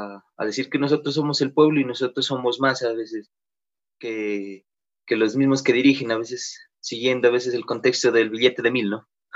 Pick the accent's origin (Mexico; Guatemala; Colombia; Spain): Colombia; Ipiales, Nariño; yo soy de Ipiales, pero en Ipiales tenemos, como decir, nuestras formas de comer, nuestras formas de vida